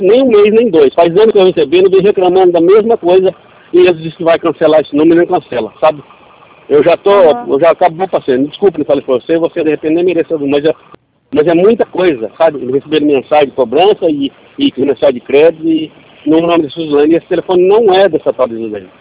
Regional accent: Uraí, Paraná, Brazil; Não, eu sou de Uraí.

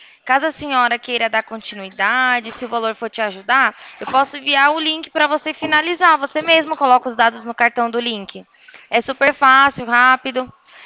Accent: São Paulo, Brazil; Ainda mais eu que sou de São Paulo

